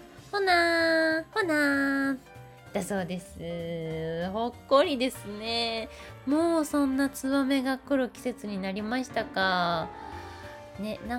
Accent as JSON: {"language": "Japanese", "region": "Osaka", "country": "Japan", "tie": "born or raised there", "said": "私大阪生まれ大阪育ちのはぐれ役者"}